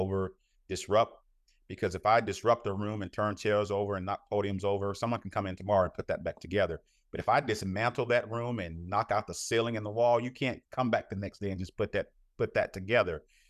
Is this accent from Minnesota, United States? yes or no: no; Alabama, United States; now in Kansas, United States; I'm originally from Alabama, but living here in Kansas